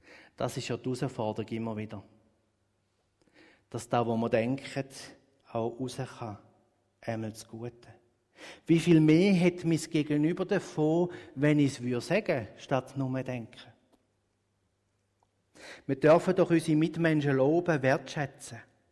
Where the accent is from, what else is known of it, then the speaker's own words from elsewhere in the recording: Switzerland; Als Schweizer haben wir ja ein bisschen die verinnerlichte Kultur: nicht gemotzt ist genug gelobt.